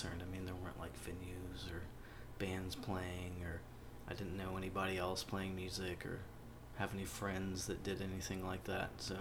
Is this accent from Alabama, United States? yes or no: no; Corpus Christi, Texas, United States; I'm from Corpus Christi.